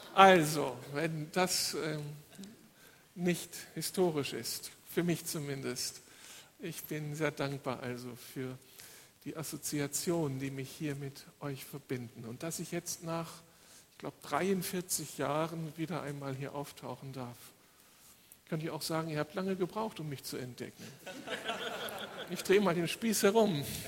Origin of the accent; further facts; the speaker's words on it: Moers, North Rhine-Westphalia, Germany; Ich komme eigentlich aus Mörs mit meiner Familie.